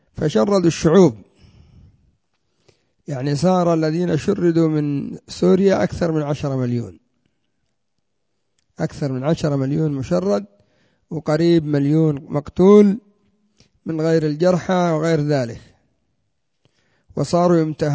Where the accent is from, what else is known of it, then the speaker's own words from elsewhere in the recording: Yemen; وعندنا في اليمن الزنداني وزعتر ومن في بابهم